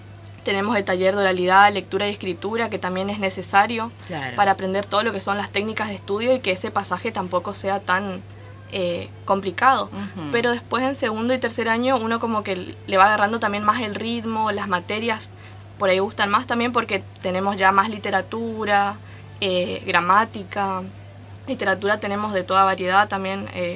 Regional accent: Puerto Rico, Misiones, Argentina; yo soy de Puerto Rico, entonces...

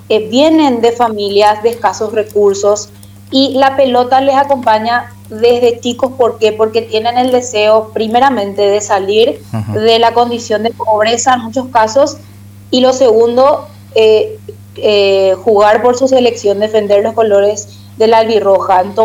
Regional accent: Paraguay; como paraguaya, con 29 años, esperé 15 años poder volver a ver a mi selección en un Mundial

